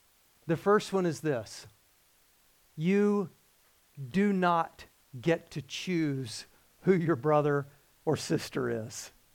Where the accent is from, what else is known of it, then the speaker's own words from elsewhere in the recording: the South, United States; I've mentioned the fact that I came from the South. I grew up in a tradition, Southern Baptist tradition down South, where men called each other brother all the time.